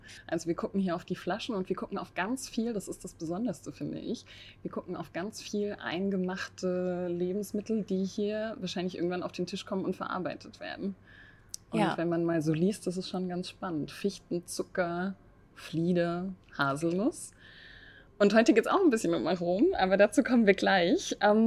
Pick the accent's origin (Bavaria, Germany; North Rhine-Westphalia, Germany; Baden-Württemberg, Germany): Baden-Württemberg, Germany; Der Wein kam aus Baden, ein Anbaugebiet, das sich von Tauberfranken ganz im Norden, meiner Heimat, bis runter in das Markgräflerland und zum Bodensee im Süden streckt.